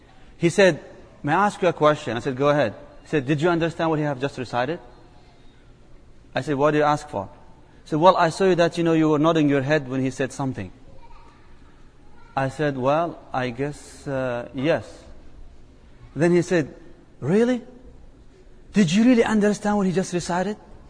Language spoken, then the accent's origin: English; Palestine; first language Arabic; English is a second language; I speak the Arabic language. That's my native language. I'm originally from Palestine, actually.